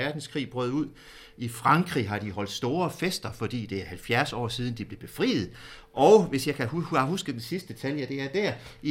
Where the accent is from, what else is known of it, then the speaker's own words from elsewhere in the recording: Jutland, Denmark; Som I kan høre, så er jeg ikke fra den her del af landet. Jeg er fra Jylland og har læst i Aarhus og i Firenze.